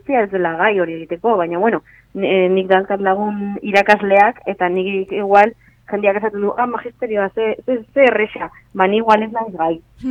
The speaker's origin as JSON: {"language": "Basque", "town": "San Sebastián", "region": "Basque Country", "country": "Spain", "said": "ni Donostiarra naiz adibidez."}